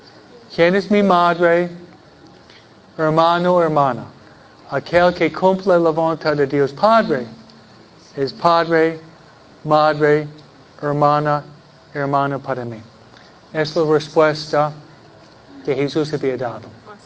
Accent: Detroit, Michigan, United States; born there; yo nací en Michigan. Un poco diferente, ¿no? Un poco diferente, ¿no? San Pedro Caro, yo en Detroit

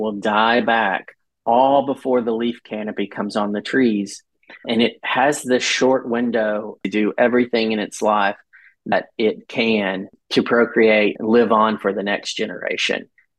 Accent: the South, United States; You know, I was raised in the South and taken to church as a form of socialization, because when you live like we did in the country without neighbors close to you

